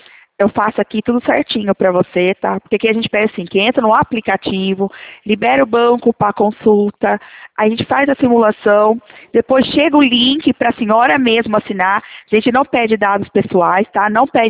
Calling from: Leme, São Paulo, Brazil; a DDD17, aqui a gente é de Leme, estado de São Paulo também, tá?

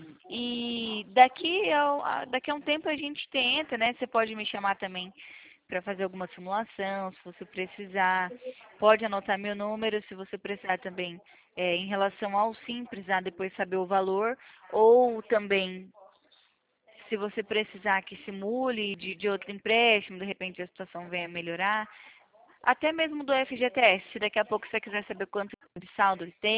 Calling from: Presidente Prudente, São Paulo, Brazil; Eu fico aqui também no interior de São Paulo, em Presidente Prudente.

